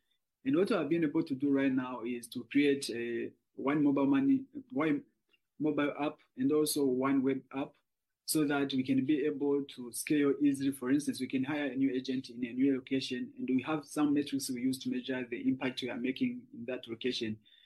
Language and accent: English; Burundi; I am from Burundi